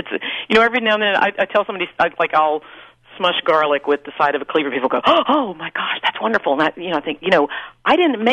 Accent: North Carolina, United States; I grew up in North Carolina. My grandmother had a dairy farm and loved to cook

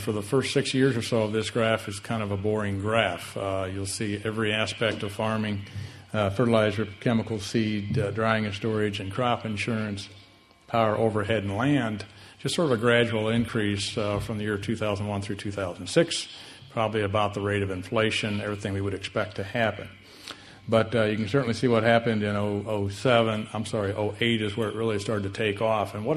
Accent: Illinois, United States; I am a farm boy. I grew up in Sangamon County.

